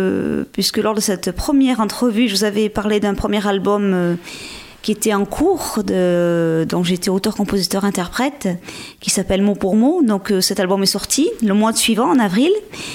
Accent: Provence-Alpes-Côte d'Azur, France; now in Vendée, France; Alors, moi, je suis en Vendée depuis 4 ans maintenant. Je viens des Hautes-Alpes. À l'origine, et je suis venue là à la base pour un concert caritatif après la tempête Xynthia en 2010

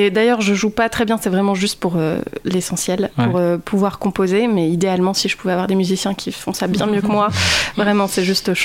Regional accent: Réunion, France; now in La Rochelle, France; J'ai grandi à La Réunion, mais du coup, j'habite d'accord. à La Rochelle depuis 6 ans, donc je me sens chez moi maintenant.

